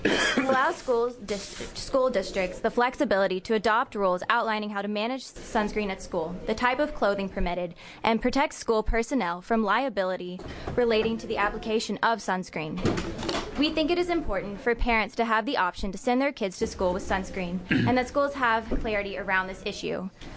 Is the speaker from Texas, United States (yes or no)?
no; Ashland, Oregon, United States; I am from Ashland, Oregon, and hope to practice family medicine in the future in Oregon.